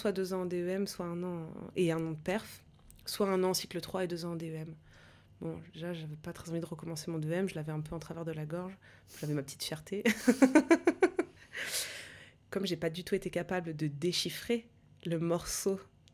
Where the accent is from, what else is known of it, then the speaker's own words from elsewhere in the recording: Bastia, Corsica, France; now in Aix-en-Provence, France; En arrivant de la Corse, pas du tout.